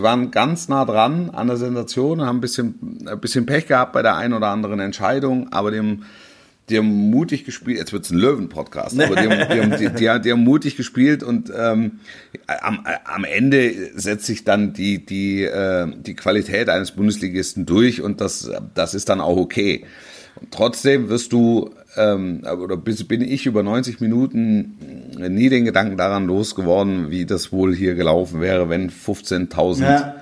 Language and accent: German; Hesse, Germany; born there; als gebürtiger Hesse